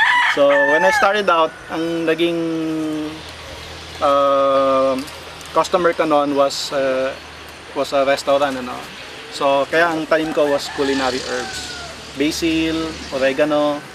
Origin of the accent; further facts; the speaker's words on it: Las Piñas, Metro Manila, Philippines; Na-mention ko nga, taga Las Piñas ako.